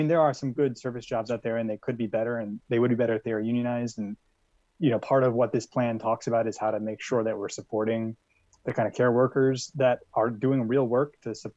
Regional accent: Buffalo, New York, United States; And I'm from Buffalo, New York. That made my city.

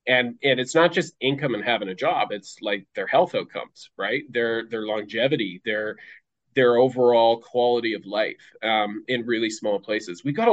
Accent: Seattle, Washington, United States; And so I spent a good portion of my life kind of growing up around Seattle because my aunt and uncle lived there.

